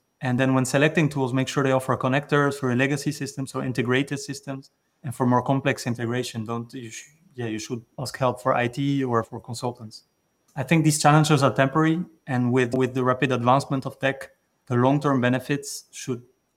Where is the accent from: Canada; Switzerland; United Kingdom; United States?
Switzerland; And yeah, so I'm from Switzerland.